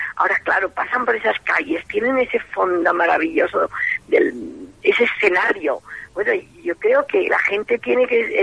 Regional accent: Las Pedroñeras, Castilla-La Mancha, Spain; also born or lived in Alcaudete de la Jara; He pasado mi niñez en las Pedroñeras y muchísimas vacaciones y momentos de mi vida en la parte de Toledo, entonces en Alcaudete

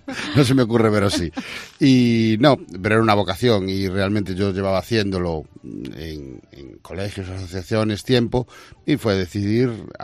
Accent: A Coruña, Galicia, Spain; now in Fene, Spain; yo vengo de Coruña y me casé aquí en Fene. Y vivíamos aquí

